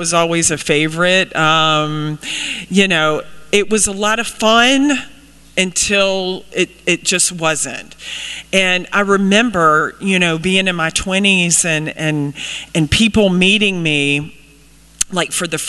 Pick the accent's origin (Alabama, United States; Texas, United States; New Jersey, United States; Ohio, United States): Alabama, United States; Anniston; But yeah, I'm from Anniston, Alabama.